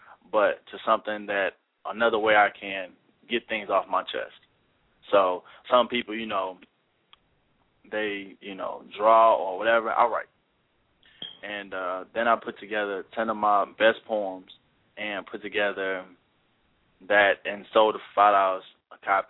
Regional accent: Chicago, Illinois, United States; Oh, for those that don't know, I'm from Chicago, Illinois, so Windy City.

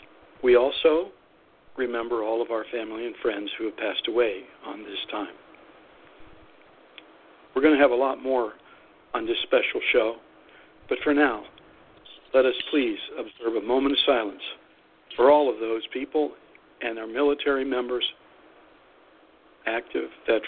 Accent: Youngstown, Ohio, United States; also born or lived in Michigan / Tennessee / Kentucky / California; I grew up in Youngstown, Ohio. I've lived up north in Michigan, all over central Michigan. I lived in Tennessee and Kentucky, California, Virginia

